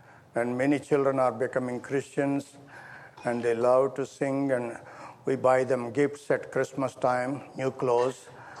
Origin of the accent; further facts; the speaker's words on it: India; I was born and raised in India. My grandparents were Hindus.